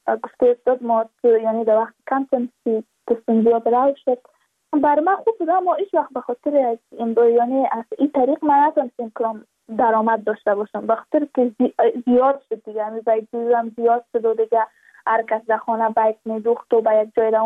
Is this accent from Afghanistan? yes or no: yes; Badakhshan, Afghanistan; چون ما از بدخشان هستیم یعنی منطقه دور دستش